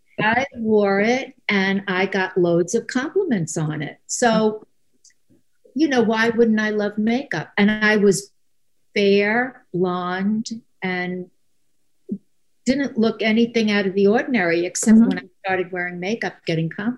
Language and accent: English; Staten Island, New York, United States; As a child, I grew up on Staten Island, which was not a very glamorous place to grow up on.